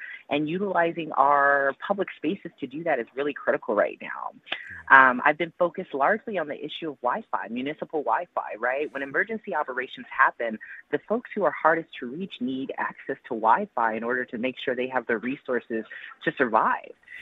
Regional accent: Pinole, California, United States; And like I said, I come from Pinole. I'm from a small city.

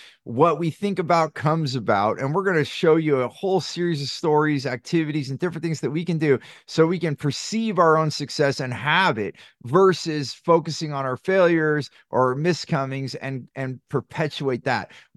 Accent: California, United States; there's good things and bad things growing up in Silicon Valley.

